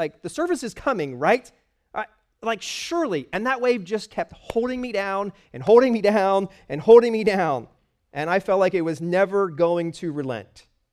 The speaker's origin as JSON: {"language": "English", "region": "Pennsylvania", "country": "United States", "tie": "born or raised there", "said": "Now, I grew up in Pennsylvania, as far from ocean as is possible to be still in Pennsylvania. We lived all the way on the western side of the state."}